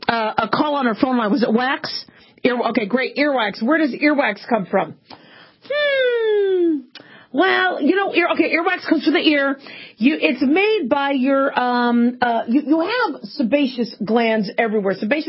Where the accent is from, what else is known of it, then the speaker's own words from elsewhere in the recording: Phoenix, Arizona, United States; one of the things that scared us growing up in Phoenix, Arizona, is people would be getting crickets crawling into their ears